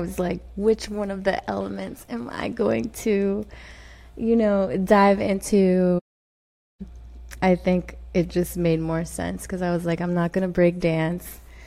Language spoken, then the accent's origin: English; Alexandria, Virginia, United States; I'm from Virginia, from Alexandria.